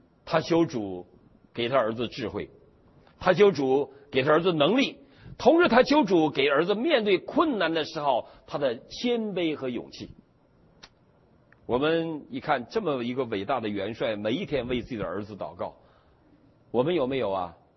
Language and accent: Chinese; China